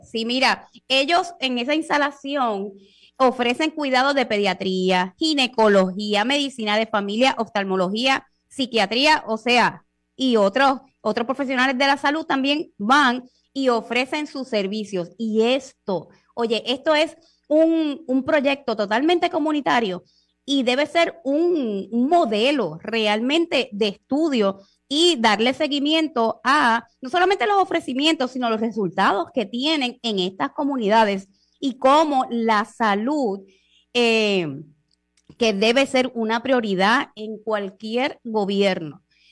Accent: Puerto Rico; como somos los boricuas

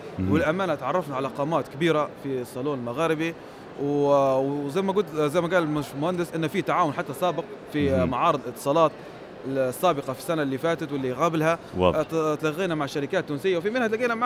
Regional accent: Libya; now in Tunisia; ونفس الشيء موجود عندنا في ليبيا

